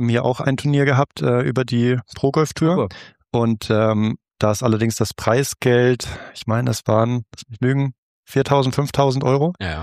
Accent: Hamburg, Germany; also born or lived in Augsburg; also ich komme aus Hamburg, habe da meine Ausbildung am Flesensee gemacht, also Richtung Rostock.

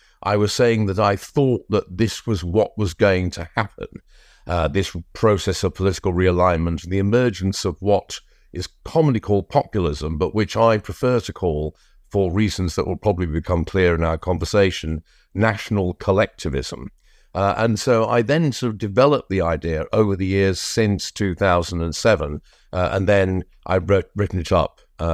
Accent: Manchester, North West England, United Kingdom; Manchester Metropolitan University in Manchester in the UK, where I lived for over 40 years until very, very recently. I regard myself as a Mancunian, basically.

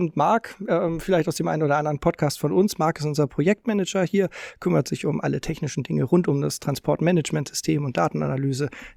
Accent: Hamburg, Germany; Ich bin nämlich auch in Hamburg groß geworden

